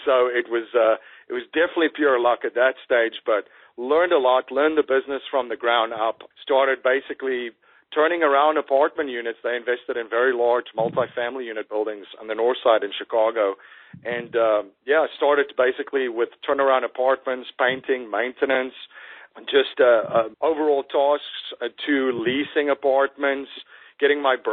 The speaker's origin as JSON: {"language": "English", "country": "South Africa", "tie": "born or raised there", "moved": "yes", "lives_now": "United States", "said": "I'm originally from South Africa, not from the United States. I grew up in an extremely interesting time in the history of South Africa."}